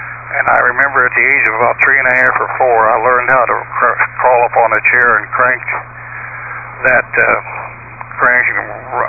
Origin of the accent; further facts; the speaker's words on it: Greenville, United States; Well, I was born right here in Greenville.